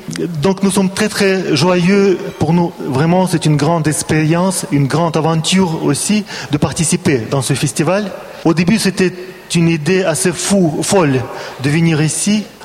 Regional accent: Saint Petersburg, Russia; French is a second language; Nous sommes venus de Saint-Pétersbourg. Nous sommes à peu près 30 personnes.

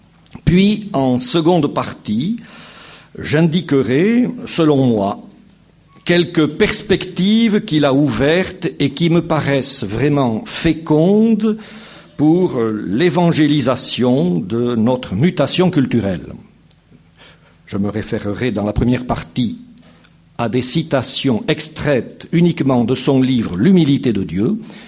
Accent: Southern France, France; accent: Midi; diocèse à 50 kilomètres au nord de Toulouse, dans le Midi. Voilà. J'ai donc l'accent du Midi et pas l'accent de Lyon.

